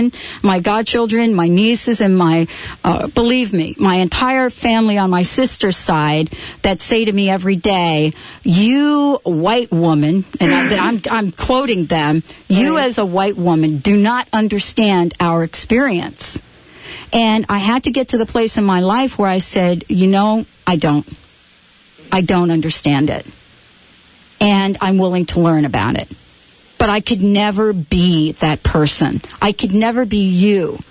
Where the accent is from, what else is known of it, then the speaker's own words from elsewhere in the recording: East Coast, United States; now in Seattle, United States; some of the experience I have had growing up on the East Coast, when I moved out to the Seattle area